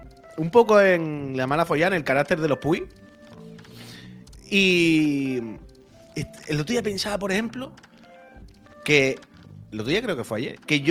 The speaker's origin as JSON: {"language": "Spanish", "town": "La Línea de la Concepción", "region": "Andalusia", "country": "Spain", "said": "tampoco soy de Cádiz, soy de la línea Flaver."}